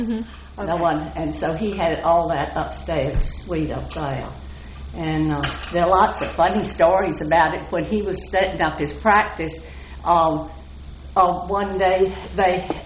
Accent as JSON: {"language": "English", "town": "Mobile", "region": "Alabama", "country": "United States", "tie": "born or raised there", "said": "I enjoyed growing up in Mobile. I remember the Mardi Gras, and I have lots of pictures of costumes, and I was an only child"}